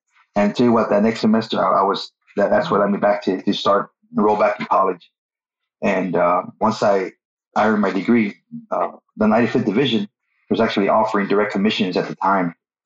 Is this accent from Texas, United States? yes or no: yes; Corpus Christi, Texas, United States; I was born in Corpus, so I grew up in Corpus Christi.